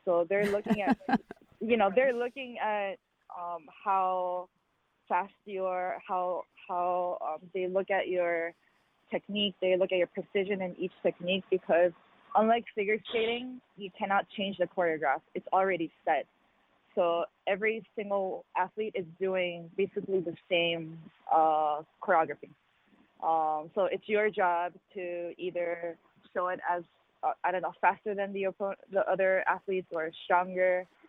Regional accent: Hawaii, United States; I was born and raised in Hawaii, and it's where I started karate.

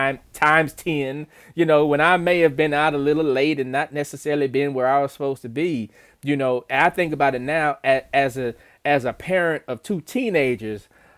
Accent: Los Angeles, California, United States; I grew up in Los Angeles.

